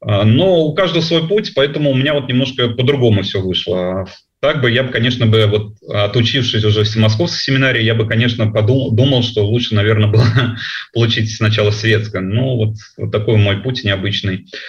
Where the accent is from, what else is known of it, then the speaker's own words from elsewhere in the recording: Tashkent, Uzbekistan; Я сам родом из Ташкента.